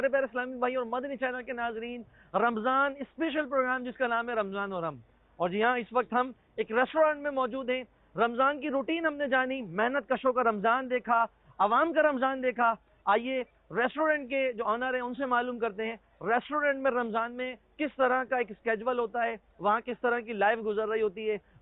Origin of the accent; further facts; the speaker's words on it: Hyderabad, Sindh, Pakistan; پیدائش بھی یہیں کی ہے, تو کچھ تو یادیں حیدرآباد سے وابستہ ہیں